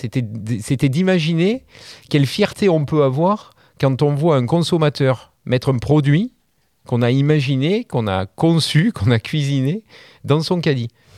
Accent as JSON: {"language": "French", "town": "Carpentras", "region": "Provence-Alpes-Côte d'Azur", "country": "France", "tie": "born or raised there", "said": "Je suis originaire de Carpentras"}